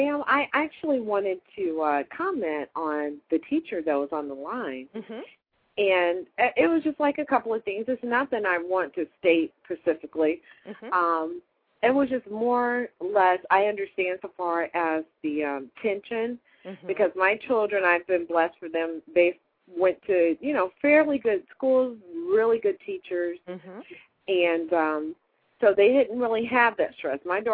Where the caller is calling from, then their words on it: Ohio, United States; I'm calling from Ohio